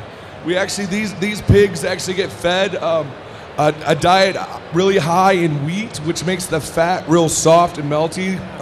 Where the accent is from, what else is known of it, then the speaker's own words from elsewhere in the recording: Midwest, United States; But what I love about it is I grew up eating this. I'm from the Midwest. There's a lot of German people around there.